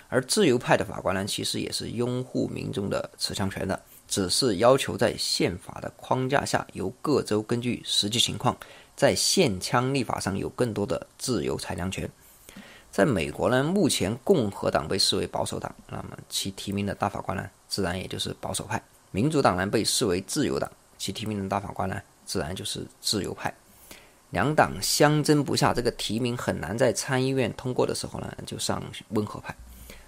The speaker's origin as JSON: {"language": "Chinese", "country": "China", "said": "所以啊，如果哪一天我们中国人啊，也能在同样的场景下啊"}